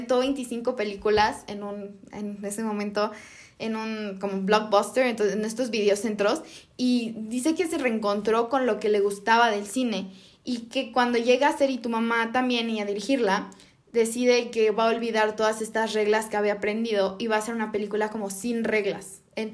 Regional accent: Mexico; Es una película que creo que como mexicano merece

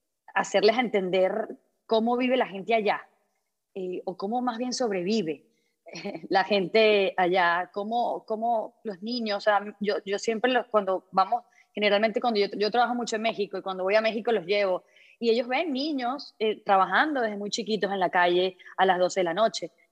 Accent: Caracas, Capital District, Venezuela; por lo menos en mi caso que yo vivía en Caracas y me crié en Caracas.

